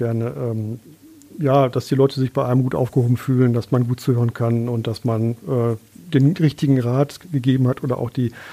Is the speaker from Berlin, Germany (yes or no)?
no; Essen, North Rhine-Westphalia, Germany; Und bin danach aber wieder zurück in meine Heimatstadt gekommen und habe dann hier auch in Essen studiert.